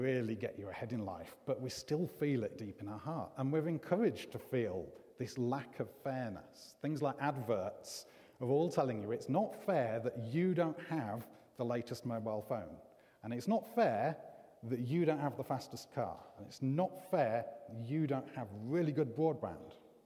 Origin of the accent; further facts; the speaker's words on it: Stoke-on-Trent, West Midlands, United Kingdom; now in Coventry, United Kingdom; I'm from the Stoke site normally. I've been part of Jubilee Church for a long time, since I came to Coventry as a student.